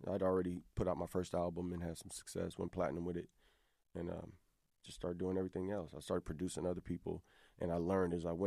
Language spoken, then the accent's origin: English; Compton, California, United States; So when he heard I was from Compton.